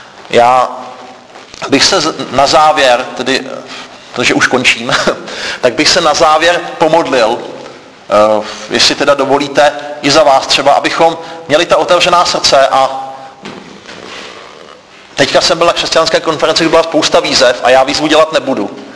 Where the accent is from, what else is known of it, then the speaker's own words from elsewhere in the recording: Golčův Jeníkov, Vysočina Region, Czechia; já pocházím z Golčova Jeníkova, což je takové městečko na Vysočině